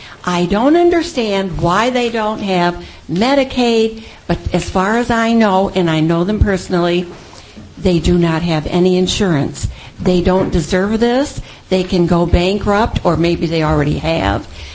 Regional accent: Ithaca, New York, United States; from Ithaca.

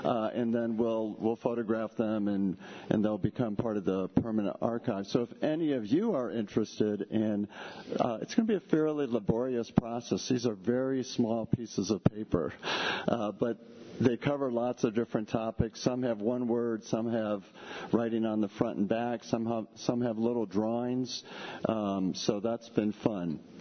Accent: Lansing, Michigan, United States; You know, many of you know I grew up here in Lansing

